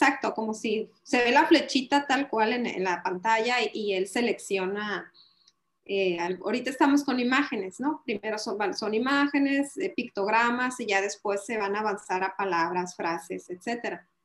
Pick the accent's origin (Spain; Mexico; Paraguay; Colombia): Mexico; Los Mochis, Sinaloa; soy de Los Mochis, Sinaloa.